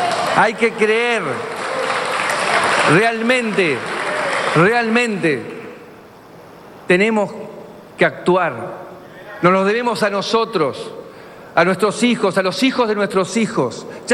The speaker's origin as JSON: {"language": "Spanish", "country": "Argentina"}